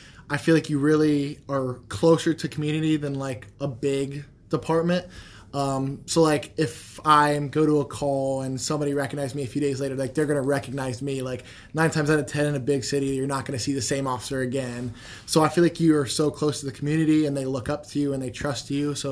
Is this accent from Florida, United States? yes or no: yes; Florida, United States; now in Pella, United States; So I'm originally from Central Florida, and I decided to play college volleyball.